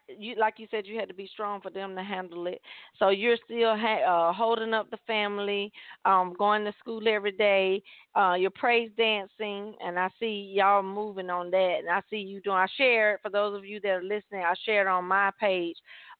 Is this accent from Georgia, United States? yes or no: yes; Atlanta, Georgia, United States; I think that's what most of us in Atlanta. Look. And so growing up in Atlanta, I realized that a lot of stuff we kept